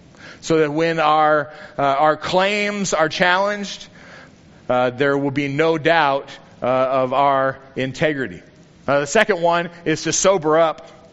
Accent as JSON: {"language": "English", "country": "United States", "tie": "born or raised there", "said": "growing up in America, I've probably taken 1,000 oaths over my lifetime"}